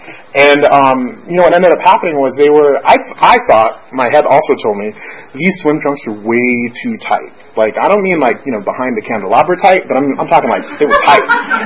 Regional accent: Florida, United States; And I grew up in South Florida. Like, I had a pool ever since I was, I think, 5 years old.

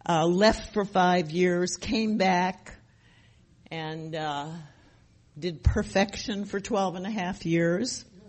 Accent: Chicago, Illinois, United States; now in Los Angeles, United States; And even though I'm from Chicago originally, I always feel this is my home.

